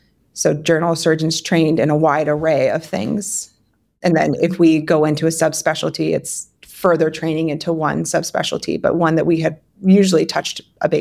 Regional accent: Pennsylvania, United States; moved away as an adult; now in Iowa, United States; I didn't grow up in Iowa. I grew up in Pennsylvania. So I grew up where the healthcare systems are very different, and I didn't understand that until I came here for training.

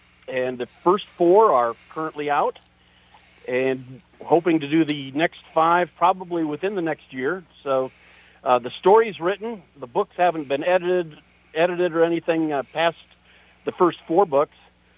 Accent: Iowa, United States; I have donated some copies to Kendall Young, That's my hometown library. I spent many an evening at Kendall Young Library during my school days.

